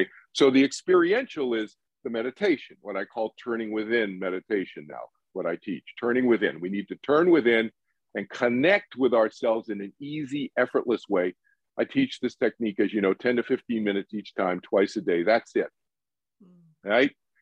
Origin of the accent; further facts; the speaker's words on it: Boston, Massachusetts, United States; I grew up in Boston, you know, anyway